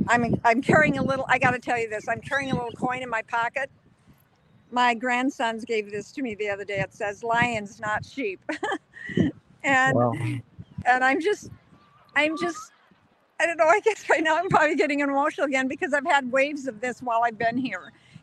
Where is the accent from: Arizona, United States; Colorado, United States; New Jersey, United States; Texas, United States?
Colorado, United States; That's why I came to Colorado, I'm from Colorado.